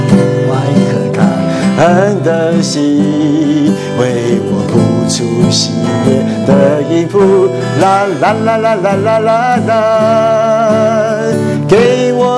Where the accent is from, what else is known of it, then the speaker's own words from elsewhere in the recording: Taiwan; 哇，那时候我们台湾人都这么讲啊，然后我不知道中国是怎么讲啊